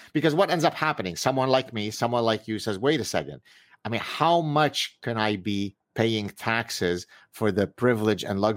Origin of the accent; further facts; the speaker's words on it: Lebanon; I'm someone who is... from the Mediterranean area, of course. I'm from Lebanon. Look how my skin gets when the summer comes.